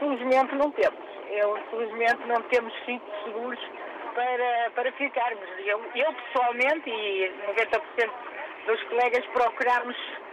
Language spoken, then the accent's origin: Portuguese; Portugal; Orgulho-me de ser portuguesa em toda a Europa.